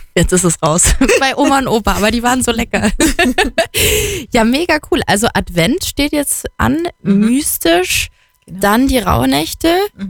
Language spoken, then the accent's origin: German; Carinthia, Austria; also ich bin gebürtige Kärntnerin